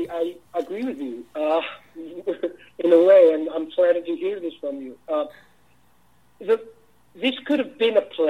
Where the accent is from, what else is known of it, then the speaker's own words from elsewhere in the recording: Iceland; This is basically kind of loosely based on people that I grew up with here in Iceland